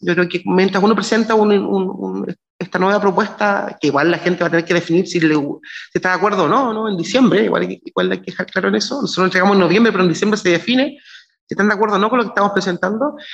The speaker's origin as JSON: {"language": "Spanish", "town": "Chiloé", "region": "Los Lagos", "country": "Chile", "said": "Yo soy de Chiloé y ahí tenemos temas con el pompón, con las turberas"}